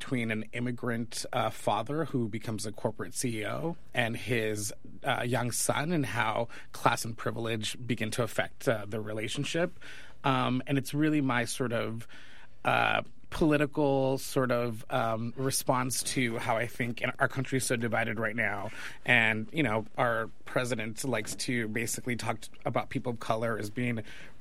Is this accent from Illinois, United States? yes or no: no; San Jose, California, United States; And I actually grew up in the Bay Area. I grew up in San Jose.